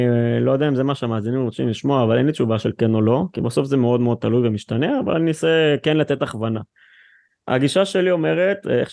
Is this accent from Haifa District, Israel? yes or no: no; Rishon LeZion, Central District, Israel; בן 29 מראשון לציון